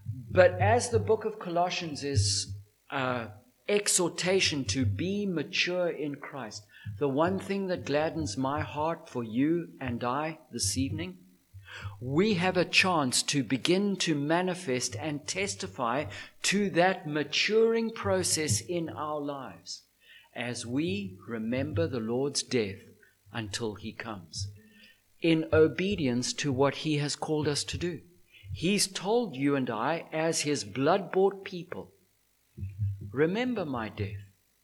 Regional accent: Zimbabwe; having been born and raised in Zimbabwe, fought in the Zimbabwean war

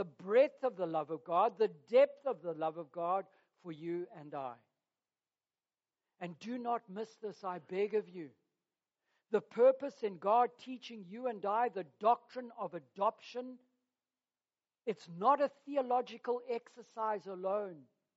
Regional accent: Zimbabwe; on the farm that I was raised at in Zimbabwe

